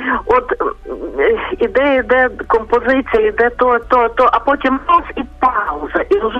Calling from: Lviv, Lviv Oblast, Ukraine; Сьогодні у нас сонечко, я зі Львова

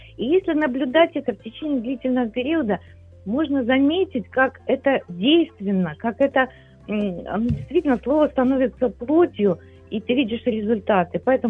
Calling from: Kharkiv, Kharkiv Oblast, Ukraine; я із Харкова звані.

